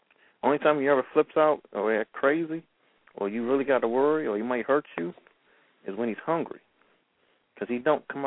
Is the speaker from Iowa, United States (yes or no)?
no; Suitland, Maryland, United States; growing up in Suitland, Maryland, I had a friend named Rod.